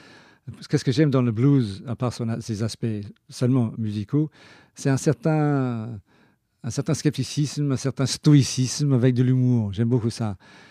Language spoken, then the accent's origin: French; Glasgow, Scotland, United Kingdom; par exemple Glasgow, pas seulement parce que c'est ma ville natale